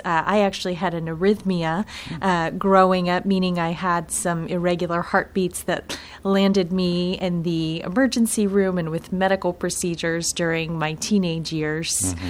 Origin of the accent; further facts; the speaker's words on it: Virginia, United States; So I am mostly from Virginia growing up.